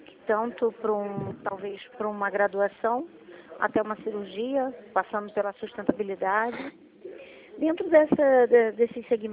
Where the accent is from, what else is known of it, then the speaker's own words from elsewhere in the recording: Rio de Janeiro, Brazil; Eu sou do Rio, sou da central do Rio.